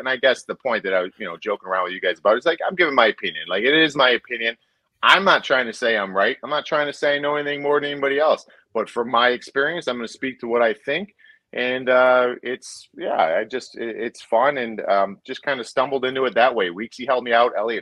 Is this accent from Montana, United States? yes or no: no; Cleveland, Ohio, United States; It's so I grew up in Cleveland, Ohio.